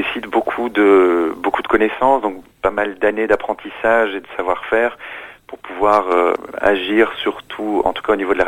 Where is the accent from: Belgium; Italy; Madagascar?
Belgium; j'ai fait ma formation près d'Anvers en Belgique. Je suis belge.